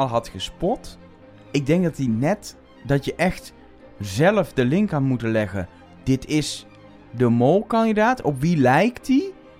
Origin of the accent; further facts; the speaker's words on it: Belgium; want je weet natuurlijk als Belg wel dat er een plaatje mol is.